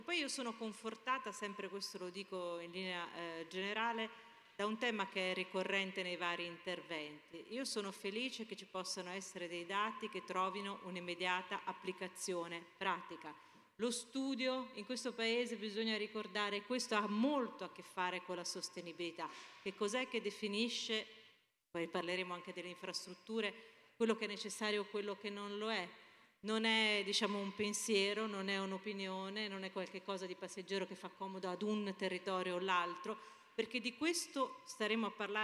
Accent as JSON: {"language": "Italian", "town": "Verona", "region": "Veneto", "country": "Italy", "said": "sono di Verona"}